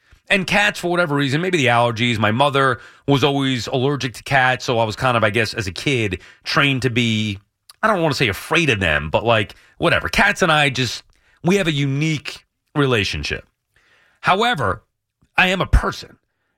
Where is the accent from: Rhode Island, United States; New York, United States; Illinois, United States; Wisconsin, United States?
New York, United States; Long Island; I'm like, well, yeah, I'm from Long Island.